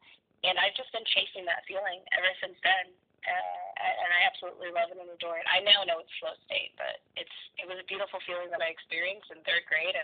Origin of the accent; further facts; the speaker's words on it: Chicago, Illinois, United States; I'm from Chicago, Illinois.